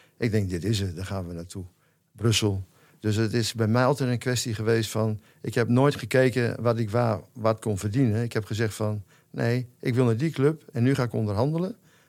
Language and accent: Dutch; Groningen, Netherlands; Ja, ik ben Groninger